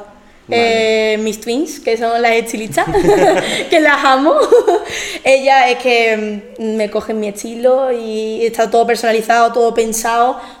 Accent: Málaga, Andalusia, Spain

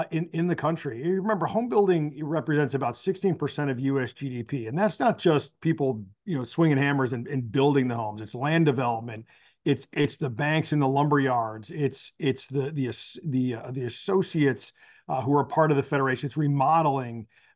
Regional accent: Connecticut, United States; moved away as an adult; I'm originally from Connecticut, came down in 1995 to work for a member of Congress.

